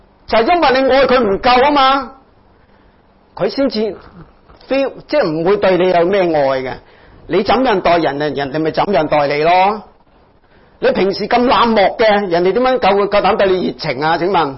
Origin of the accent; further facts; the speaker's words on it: China; 作為我們中國人只是講受者弱那種心理關係